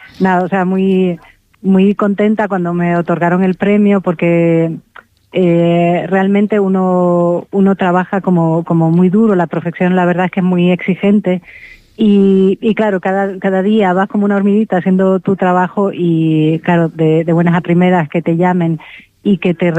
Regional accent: Canary Islands, Spain; Yo soy de Gran Canaria.

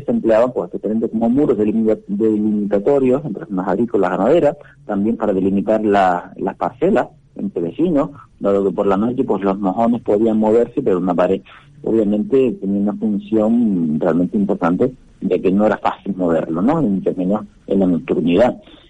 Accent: Canary Islands, Spain; a los que somos de Fuerteventura y lo vemos, pues, a diario

